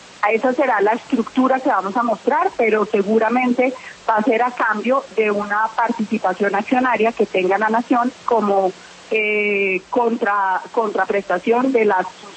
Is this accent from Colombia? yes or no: yes; Colombia; como colombianos tenemos que tener más urgencia en resolver este tema